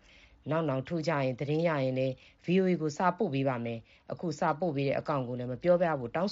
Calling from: Yangon, Yangon Region, Myanmar; ကျမကရန်ကုန်ကပါ

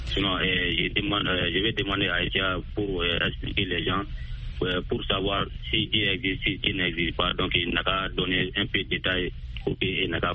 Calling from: Mali; Oui, toujours dans mon village natal

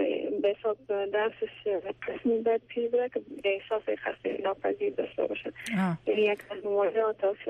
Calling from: Kabul, Afghanistan; از کابل هستم

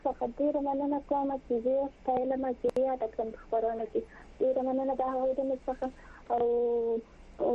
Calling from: Helmand, Afghanistan; زه په هلمند کې یم، هلمند کې

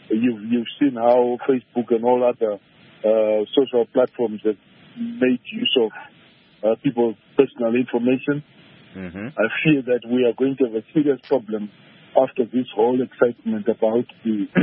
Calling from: Harare, Zimbabwe; I'm calling from Harare.

